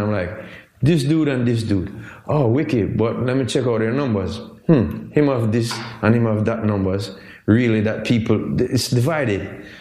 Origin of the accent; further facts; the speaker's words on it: Jamaica; And I'm like, I'm Jamaican, I know more than this woman.